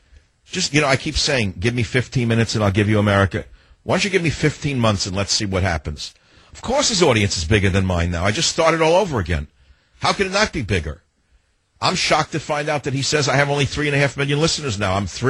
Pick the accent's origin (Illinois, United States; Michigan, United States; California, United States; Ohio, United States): California, United States; San Francisco; KSFO, my hometown of San Fran. I'll even say Cisco tonight. I'm in a good mood. I love my hometown.